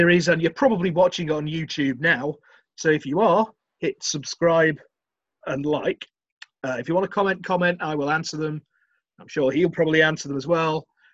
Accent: Macclesfield, North West England, United Kingdom; You should go with my hometown, Macclesfield Town.

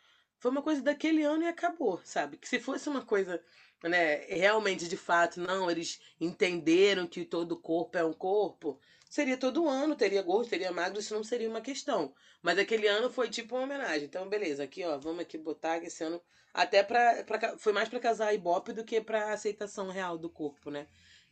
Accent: Bahia, Brazil; porque eu sou baiana, então tá aceito eu ser gorda, porque eu sou baiana, né?

